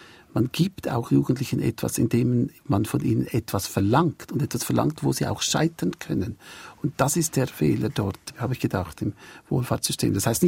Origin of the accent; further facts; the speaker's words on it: Switzerland; Nein, ich fühle mich dann oft auch als Schweizer dort, denke, die Schweiz hat auch etwas zu bieten mit ihren Kompetenzen